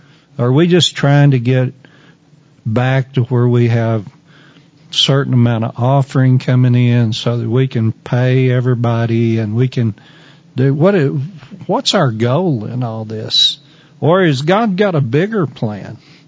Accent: Wheeler, Texas, United States; I'm listening for when it's happening in Wheeler, Texas.

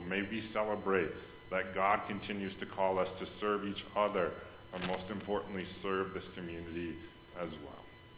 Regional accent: Watertown, Wisconsin, United States; Wisconsin as well, my home state, actually gonna maybe involved in some places close to Watertown where I grew up as well.

